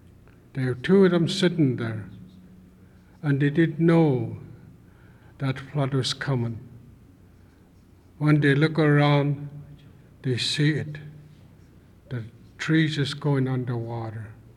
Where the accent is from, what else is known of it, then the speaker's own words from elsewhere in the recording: Haines, Alaska, United States; I'm from Haines.